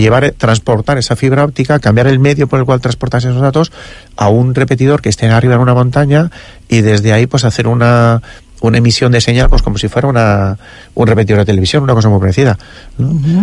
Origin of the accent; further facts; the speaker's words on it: Madrid, Community of Madrid, Spain; now in Pollensa, Spain; quizás porque vengo de la península, así que soy originario de Madrid